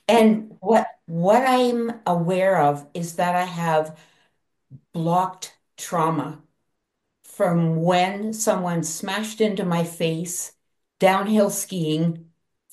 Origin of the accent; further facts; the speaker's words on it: Port Elgin, Ontario, Canada; I'm from Port Elgin, Ontario, Canada.